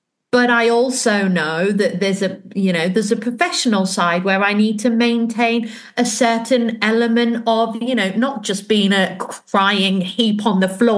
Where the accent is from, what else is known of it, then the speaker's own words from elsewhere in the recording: United Kingdom; we are British and, you know, we British people, we like to, you know, present ourselves in a certain way